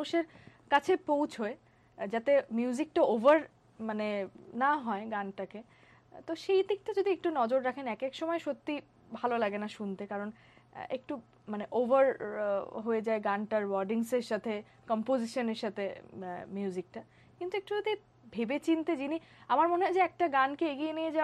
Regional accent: India; আমি ইন্ডিয়ান একজন মানে ইয়াং শিল্পীদের মধ্যে একজন

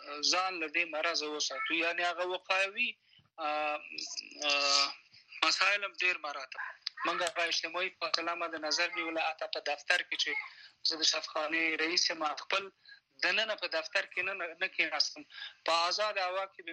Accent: Laghman, Afghanistan; او په کلی کې چې زه د لغمان یم

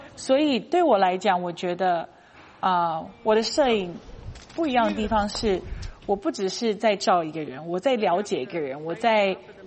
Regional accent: Taiwan; 然后我来自台湾

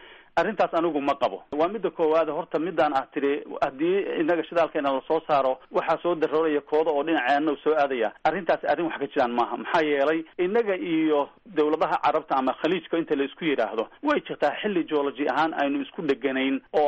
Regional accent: Galkayo, Mudug, Somalia; born there; gaalkacyo joogtaa walaashay waa magaaladii aan ku dhashay weeye

